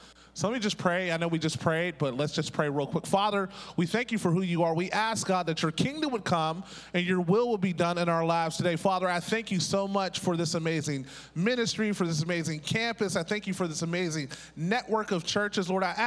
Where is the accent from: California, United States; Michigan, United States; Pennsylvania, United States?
Pennsylvania, United States; Wilkinsburg; I'm from Pittsburgh. I'm from a place called Wilkinsburg.